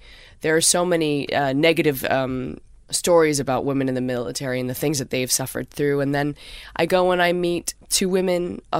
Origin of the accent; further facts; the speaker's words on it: Canada; you know, I'm Canadian and I'm also a pacifist, so I didn't know much about the military.